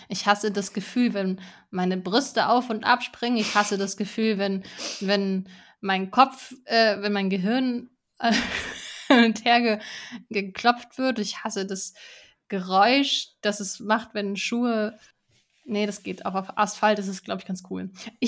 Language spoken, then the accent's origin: German; Bavaria, Germany; Goldbach ist im Landkreis Aschaffenburg, wo ich herkomme.